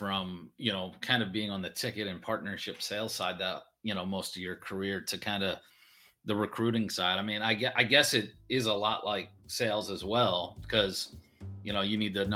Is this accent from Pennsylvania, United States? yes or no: yes; Lancaster, Pennsylvania, United States; He's back in my hometown of Lancaster, Pennsylvania.